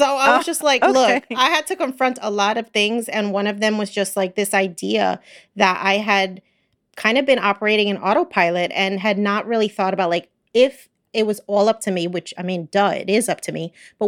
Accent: New Jersey, United States; I was born and raised in New Jersey, never actually felt like that was the place for me.

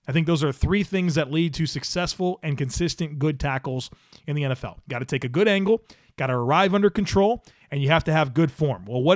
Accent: Scotland, United Kingdom; Being Scottish and having played rugby, tackling is a source of pride, and missing even one in a game honestly brings on a sense of shame and embarrassment.

